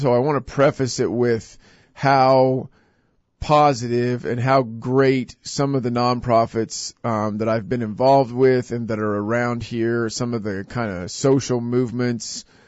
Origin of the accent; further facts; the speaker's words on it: Hutchinson, Kansas, United States; Third Thursday is an event, that happens here in Hutchinson, Kansas, my hometown.